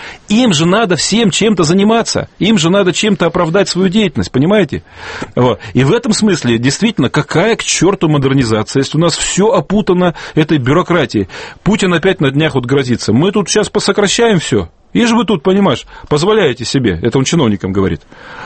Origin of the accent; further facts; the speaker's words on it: Altai Krai, Russia; Я сам с Алтая, поэтому знаю немножко.